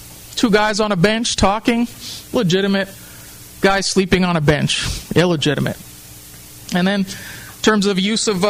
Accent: New Jersey, United States; now in Anchorage, United States; I came to Anchorage from New Jersey, and I had the real fortune of moving into Fairview when I moved here.

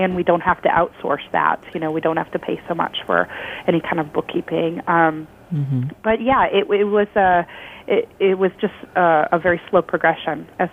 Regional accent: Wisconsin, United States; I grew up in Wisconsin, and I never in a million years imagined myself having this much freedom.

